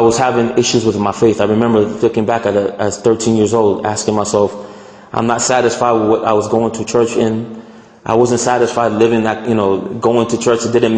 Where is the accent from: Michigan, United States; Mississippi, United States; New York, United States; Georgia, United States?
New York, United States; I was born in New York in 1977. And I lived in New York for approximately 11 years.